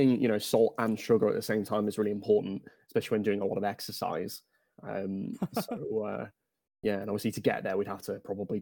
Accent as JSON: {"language": "English", "town": "Southampton", "region": "South East England", "country": "United Kingdom", "said": "I'm really coming from Southampton."}